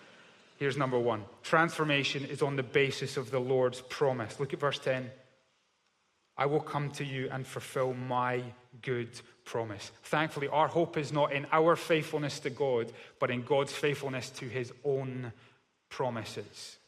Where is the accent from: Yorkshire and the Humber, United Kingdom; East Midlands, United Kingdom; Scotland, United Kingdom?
Scotland, United Kingdom; probably thinking, why did we invite the cynical Scottish guy to do the final celebration? I do feel like I'm bringing Scottish weather to an Ingris party. This is what we call in Scotland, doer.